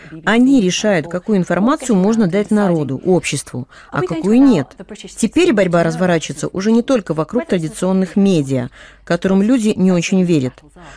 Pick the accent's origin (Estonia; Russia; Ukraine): Russia; Из России.